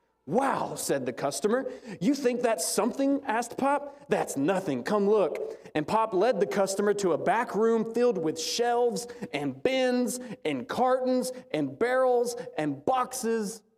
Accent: Alabama, United States; I'm from Alabama, if no one knew.

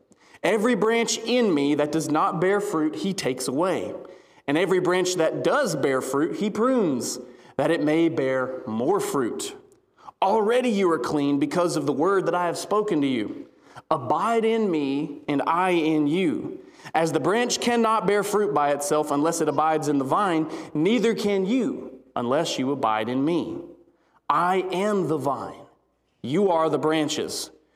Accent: Alabama, United States; I'm more of a Gulf guy. I grew up in Alabama, so I prefer going to Florida.

